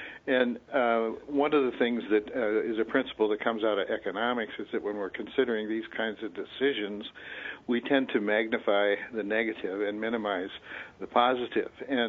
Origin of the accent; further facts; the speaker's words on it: Nebraska, United States; The other issue related to that is I grew up in Nebraska. I was born in '43, so it was quite a different time in our history as well.